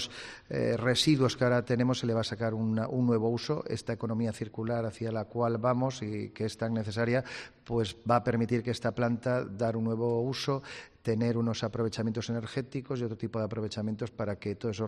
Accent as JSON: {"language": "Spanish", "town": "Penagos", "region": "Cantabria", "country": "Spain", "said": "La verdad que estamos en mi pueblo, estamos en mi ayuntamiento, yo que soy de Penagos"}